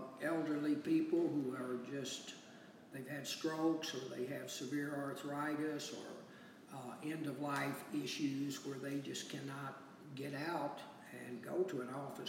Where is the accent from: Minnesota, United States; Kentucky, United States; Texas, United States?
Kentucky, United States; Bowling Green; I'm from Bowling Green, and I graduated from Bowling Green High in 1969